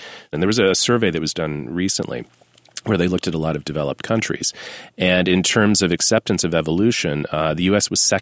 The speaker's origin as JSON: {"language": "English", "region": "Texas", "country": "United States", "tie": "born or raised there", "said": "I grew up in the Bible Belt in West Texas, admittedly in an academic family"}